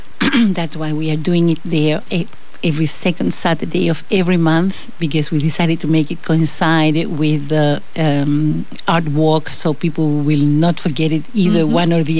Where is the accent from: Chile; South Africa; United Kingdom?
Chile; Santiago, Santiago Metropolitan Region; first language Spanish; English is a second language; moved away as an adult; now in Lafayette, United States; I am from Santiago, Chile, mm-hmm. and I came here 20 years ago with a scholarship to study my grad school at LSU in Baton Rouge.